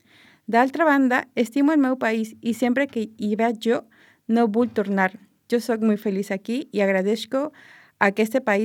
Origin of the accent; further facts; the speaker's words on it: Peru; Catalan is a second language; now in Sant Feliu, Spain; soc peruana. Fa 6 anys que visc a Sant Feliu.